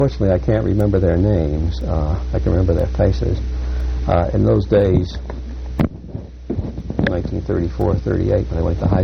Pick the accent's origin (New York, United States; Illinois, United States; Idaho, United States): New York, United States; Brooklyn; also born or lived in Bronx; They tell me I was born in the Bronx, but I recollect only living in Brooklyn. That's where I was brought up, and I went to public schools there